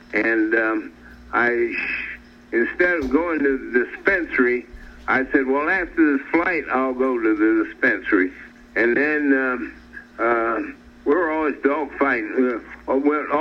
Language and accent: English; Kansas City, Kansas, United States; born there; also born or lived in Colorado Springs, United States; I was conceived in Colorado Springs. Okay. But I was born in Kansas City, Kansas.